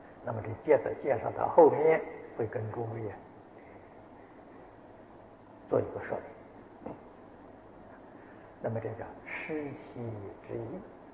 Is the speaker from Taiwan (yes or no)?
no; China; 在过去二次大战当中，我们中国人跟日本人打了八年仗啊， 死伤的人太多太多了，啊，就是我这个年龄就亲眼看见的。